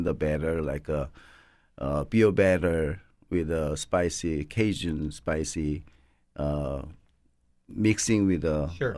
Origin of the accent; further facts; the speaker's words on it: Seoul, South Korea; English is a second language; moved away as an adult; also born or lived in Oregon; now in Kansas City, United States; Yes, I'm from Seoul, Korea. I was born in Seoul and raised up in Seoul. And we immigrated in 1982. And I living in the United States since 1982.